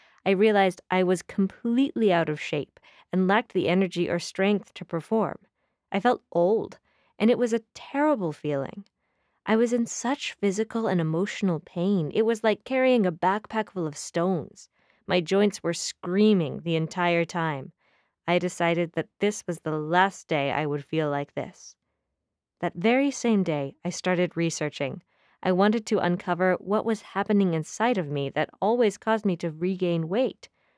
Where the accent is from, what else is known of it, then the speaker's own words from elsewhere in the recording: Mexico; I've never had it. I grew up in Mexico.